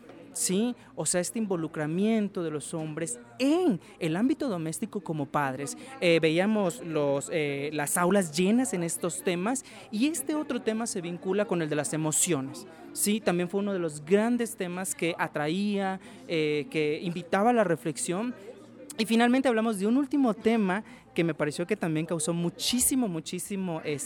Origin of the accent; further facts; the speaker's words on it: Campeche, Mexico; soy doctor en antropología social por el Colegio de Michoacán, soy originario de Campeche, Campeche